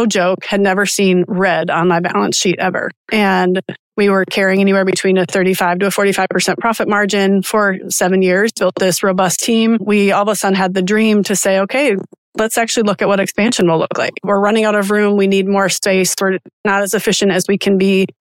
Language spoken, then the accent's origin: English; Wisconsin, United States; moved away as an adult; now in Knoxville, United States; ended up moved to Knoxville. I'm from Wisconsin originally, moved to Knoxville and interned for somebody.